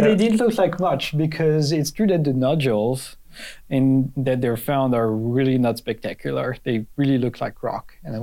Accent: Paris, Île-de-France, France; now in United States; I grew up in Paris

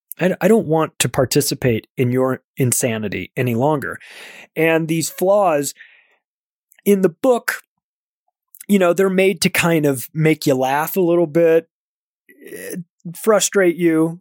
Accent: United States; I love the country, don't love the government, but I am an American.

